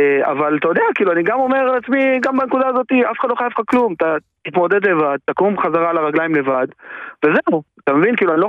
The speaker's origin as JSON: {"language": "Hebrew", "town": "Herzliya", "region": "Tel Aviv District", "country": "Israel", "said": "נכון, במקור אני מהרצליה."}